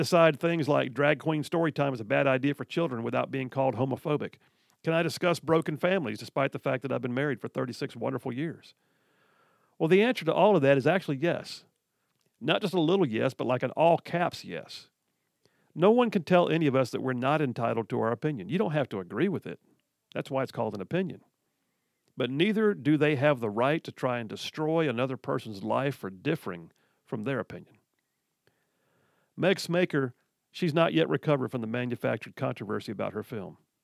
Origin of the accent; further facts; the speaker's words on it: the South, United States; I'm a white heterosexual Christian dude. I'm an American. I'm a veteran. I'm a Southerner, a husband, father, a grandfather.